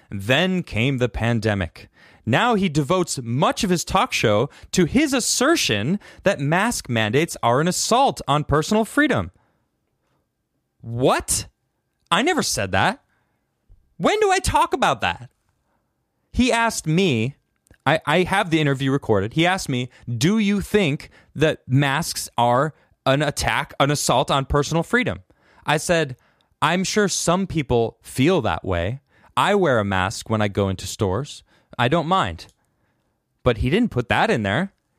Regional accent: United States; I'm allowed to question because I'm an American citizen, all right?

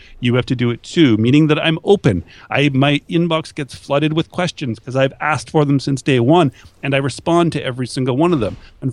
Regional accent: Canada; because they're Canadian, I'm Canadian.

